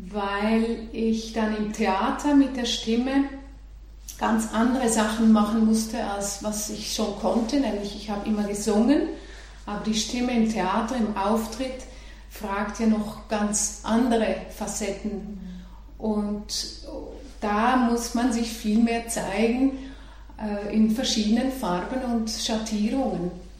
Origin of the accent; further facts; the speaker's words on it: Switzerland; moved away as an adult; also born or lived in Netherlands; Ich habe dafür mit 20 Jahren mein Heimatland verlassen und bin also als 20-jährige Schweizerin nach Holland emigriert, um da die Schauspielschule zu machen.